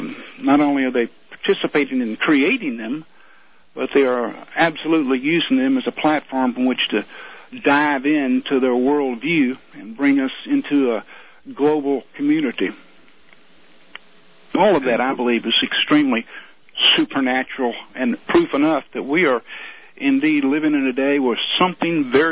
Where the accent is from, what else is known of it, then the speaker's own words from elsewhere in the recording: United States; I'm also an American, and deeply concerned about the direction that our government is taking